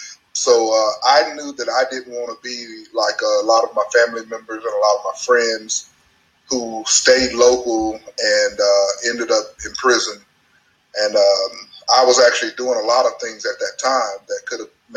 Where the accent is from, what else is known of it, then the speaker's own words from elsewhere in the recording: Lufkin, Texas, United States; also born or lived in Tyler; I grew up in East Texas, a little town called Lufkin. Then I raised in Tyler. Then I went back to Lufkin and finished my graduated from high school.